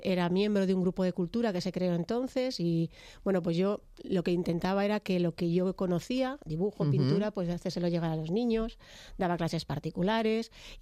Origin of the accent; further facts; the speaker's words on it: El Molar, Community of Madrid, Spain; born there; No, nací en el Molar, pero me casé con un molareño y allí vivimos.